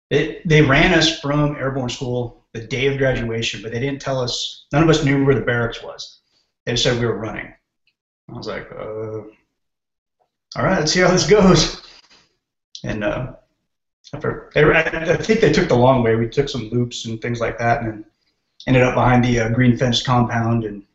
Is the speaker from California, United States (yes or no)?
yes; San Diego, California, United States; I grew up in San Diego, California.